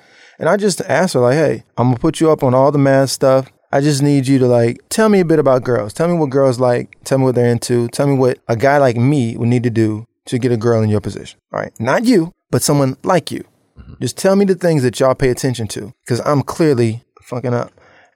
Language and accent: English; Memphis, Tennessee, United States; I'm from Memphis and when you really dress well, you're just fresh.